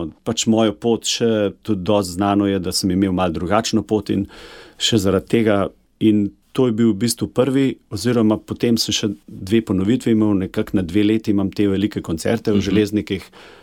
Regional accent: Dražgoše, Upper Carniola, Slovenia; now in Apno, Slovenia; Drugače sem iz Seške doline, iz Dražgoš. Vedno sem bil nekje malo višje, kar se tiče nadmorske višine. In zdaj tudi, zdaj sem v vasi Apno nad Cerkljami na Gorenjskem, kjer je zelo veliko sonca.

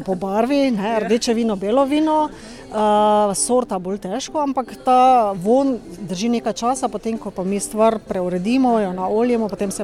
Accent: Styria, Slovenia; Avstrija, najbolj je Avstrija, ker prihajamo iz Štajerske, je dansko Avstrija nama najbližja

